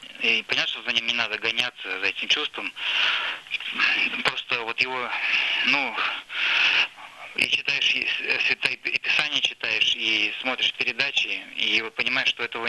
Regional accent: Saint Petersburg, Russia; Я из Санкт-Петербурга.

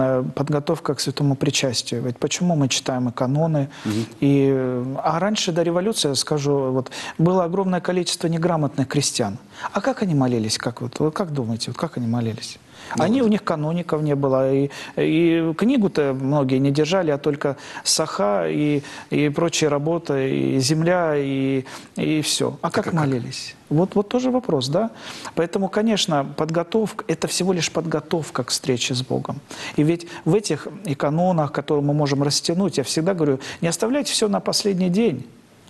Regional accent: Far East, Russia; born there; вот то, что я родом оттуда, оно меня связывает до сих пор, потому что я родился на Дальнем Востоке.

